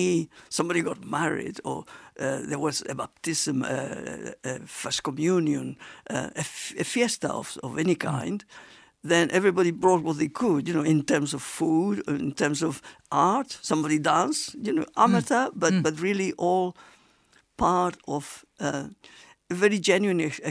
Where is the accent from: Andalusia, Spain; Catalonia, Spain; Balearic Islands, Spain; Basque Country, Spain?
Andalusia, Spain; Córdoba; In Cordoba, yeah.